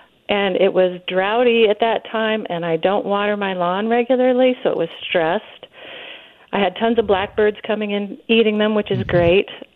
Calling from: Polk City, Florida, United States; I'm in Polk City.

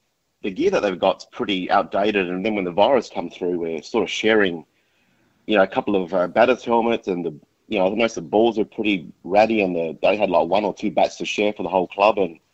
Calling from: Wattle Park, Australia; Wattle Park.

